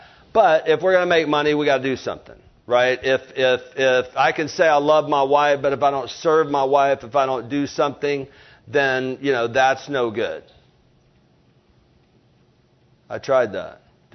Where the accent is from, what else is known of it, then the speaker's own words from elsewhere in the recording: Alabama, United States; I did tell you I'm from Lower Alabama, right? Barely got out of high school, L.A., Lower Alabama.